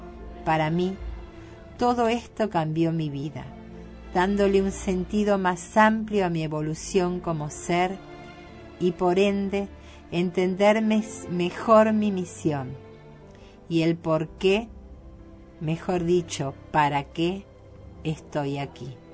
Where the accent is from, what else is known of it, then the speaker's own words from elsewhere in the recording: Chile; now in Buenos Aires, Argentina; desde octubre del año pasado, que me establecí en Buenos Aires. Soy chileno. Mi juventud la pasé en Buenos Aires estudiando acá, pero posteriormente volví a mi país de nacimiento. Este intervalo duró nada menos que 25 años. Y finalmente retorné a mi país adoptivo, Argentina.